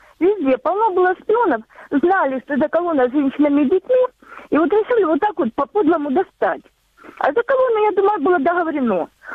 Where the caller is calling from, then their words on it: Donetsk Oblast, Ukraine; Алло, здравствуйте. Донецкая область.